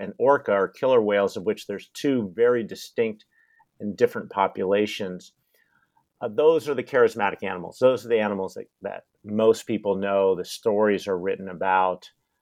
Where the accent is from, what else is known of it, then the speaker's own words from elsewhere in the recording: Washington, United States; But growing up on Puget Sound, for those of you who aren't familiar with Puget Sound, it's that body of water that is between the Olympic Mountains and the Cascade Mountains in Western Washington